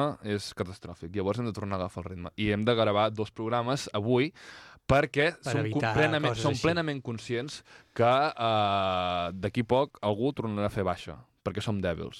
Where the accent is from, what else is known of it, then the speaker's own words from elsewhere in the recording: Catalonia, Spain; Diu molt de com som els catalans, que ja vivim de la il·lusió.